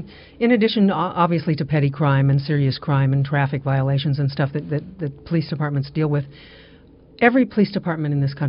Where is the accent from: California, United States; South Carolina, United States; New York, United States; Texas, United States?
California, United States; Los Angeles; I'm originally from Los Angeles.